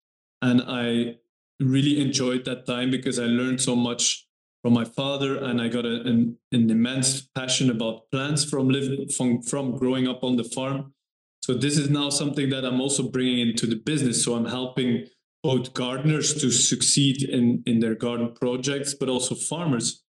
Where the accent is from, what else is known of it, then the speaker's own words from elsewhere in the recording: Belgium; also born or lived in Germany; I'm originally from Belgium, but I lived some time in Germany.